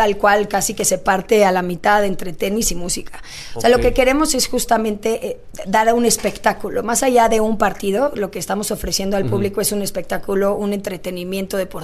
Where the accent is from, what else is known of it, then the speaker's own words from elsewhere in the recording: Mexico; como buen mexicano que somos todos